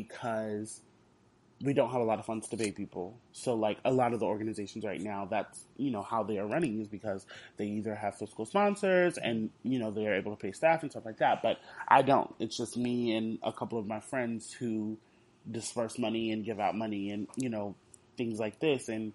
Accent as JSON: {"language": "English", "town": "Houston", "region": "Texas", "country": "United States", "said": "I know about Tuts because I'm from Houston"}